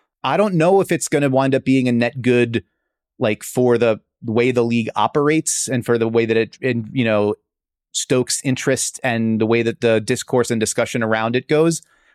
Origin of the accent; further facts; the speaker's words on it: United States; I'm sorry. I'm idiot American.